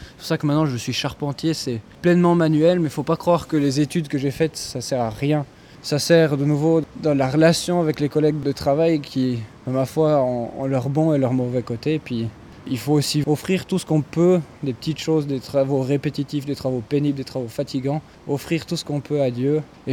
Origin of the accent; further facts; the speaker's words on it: Valais, Switzerland; j'ai 24 ans, je suis valaisan, je viens de Suisse donc.